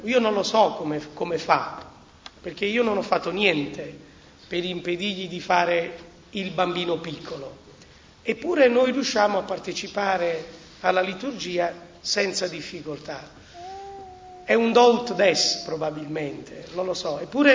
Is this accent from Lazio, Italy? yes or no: no; Campania, Italy; moved away; Veniamo dalla provincia di Salerno, siamo qui da circa 8 anni e facciamo parte, viviamo nella comunità parrocchiale di Santa Croce in Malpensata.